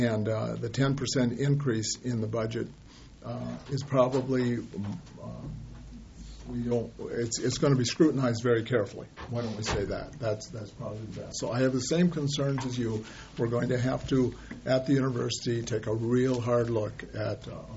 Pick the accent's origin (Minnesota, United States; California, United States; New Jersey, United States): Minnesota, United States; it's exciting to see some of the things that are happening in greater Minnesota. Even in my hometown, there's a proposal now to provide multi-use for the old state hospital facility.